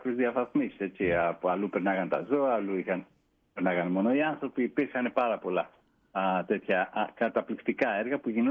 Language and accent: Greek; Raches, North Aegean, Greece; Καταγωγή είμαι από τις Ράχες, μένω στον Άγιο Κύρικο, έχω καταγωγή από τη Δυτική Ικαρία, από τις περιοχές του Καρκιναγρίου, του Κάβου Πάπα που λέμε